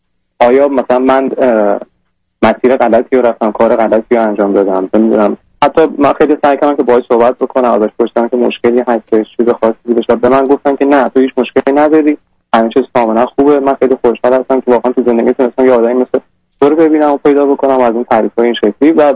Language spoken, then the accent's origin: Persian; Iran; moved away as an adult; now in Canada; من 26 سالمه و آرشیتکت هستم و حدود تقریبا یک سال هستش که از ایران مهاجرت کردم به کانادا و تو اینجا تنها زندگی میکنم.